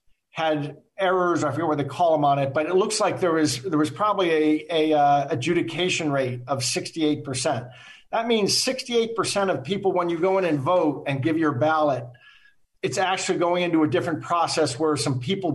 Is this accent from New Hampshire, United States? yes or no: yes; New Hampshire, United States; I'm from New Hampshire. I'm so proud of this.